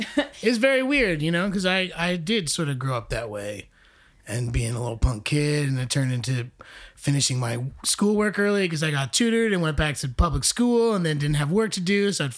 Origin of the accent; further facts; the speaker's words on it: Wyckoff, New Jersey, United States; But I'm from Wyckoff, so it really throws everything off. Same county, far away.